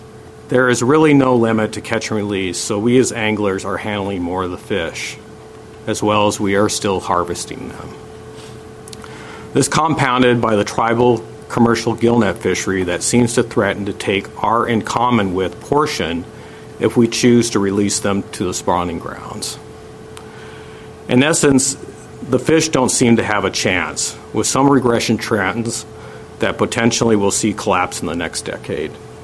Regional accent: Poulsbo, Washington, United States; I grew up in Paulsbow. I began fishing the Forks area in the late 60s, camping in the back of my uncle's 57 carryall

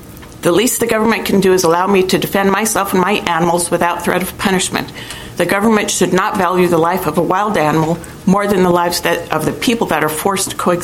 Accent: Kelso, Washington, United States; and I am from Kelso.

